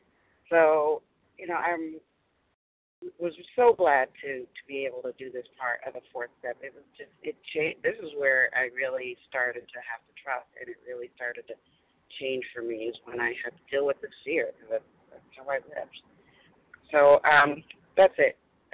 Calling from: Massachusetts, United States; I'm calling from Massachusetts.

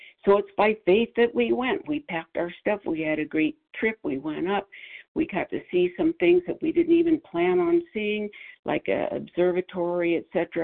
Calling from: Arizona, United States; recovered in Arizona for today.

